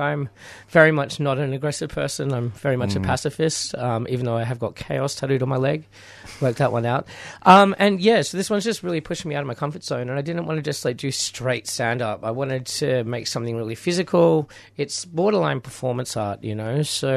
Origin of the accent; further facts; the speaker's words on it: Queensland, Australia; So, unfortunately, I am from Queensland.